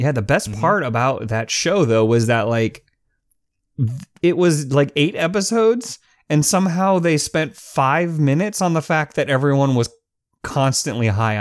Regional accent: Florida, United States; We knew because we're from Florida.

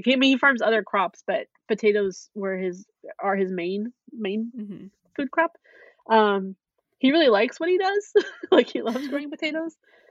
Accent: Washington, United States; And I'm from Washington State. So as an out-of-state person, they only accept like so many people out of state.

